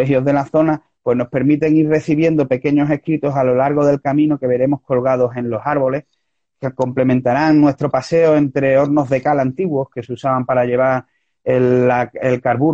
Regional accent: Andalusia, Spain; somos raros dentro de Andalucía y no hemos tenido tanta influencia árabe

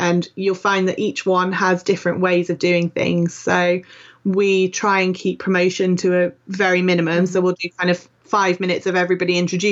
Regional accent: Yorkshire and the Humber, United Kingdom; Yorkshire tea. I'm a Yorkshire lass.

